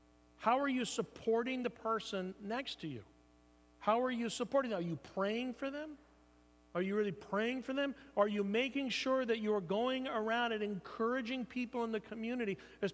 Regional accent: California, United States; Well, I grew up in Northern California.

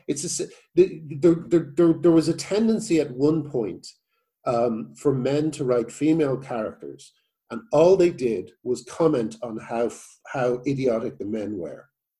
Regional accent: Ireland; I grew up in Ireland, and when I was a kid, you know, I would be fairly wounded by buying British comics

